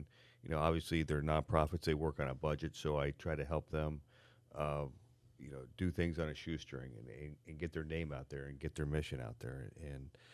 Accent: Midwest, United States; also born or lived in New York / Florida; I grew up in the Midwest, and when I first got into journalism, I was covering a lot of government, local government, and moved to New York and did some local government, state government.

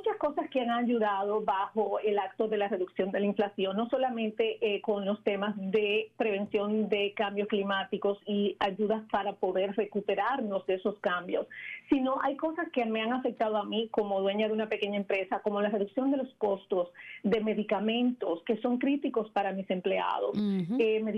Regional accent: Dominican Republic; now in United States; y yo como dominicana he crecido con huracanes

